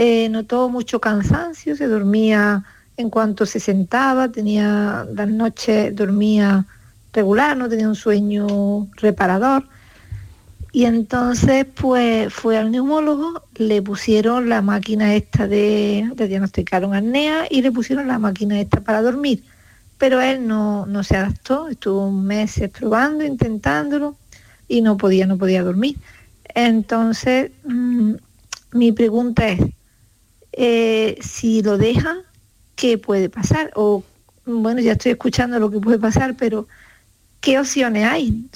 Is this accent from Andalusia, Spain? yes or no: yes; Málaga, Andalusia, Spain; de Málaga